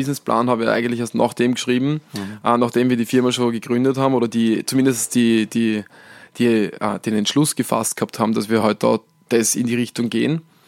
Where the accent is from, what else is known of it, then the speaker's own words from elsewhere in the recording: Austria; zumindest da bei uns in Österreich, ist es echt was ein Problem ist